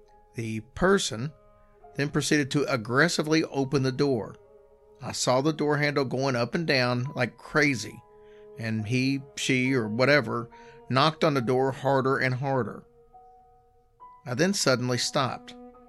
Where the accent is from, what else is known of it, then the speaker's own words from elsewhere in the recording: Singapore; I'm from Singapore.